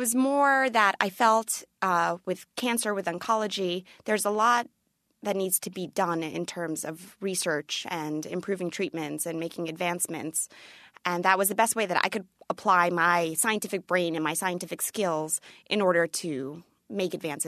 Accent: New York, United States; Sloan Kettering in New York, and I'm a New Yorker.

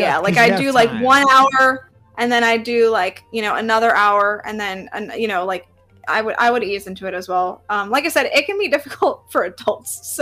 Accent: Midwest, United States; given that I came from the Midwest and now I'm on the Eastern time zone

